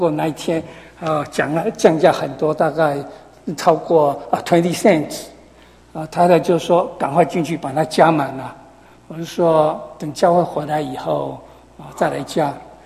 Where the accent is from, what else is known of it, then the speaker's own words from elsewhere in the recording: Taiwan; 我出生在台湾的农村，从小就看到农夫。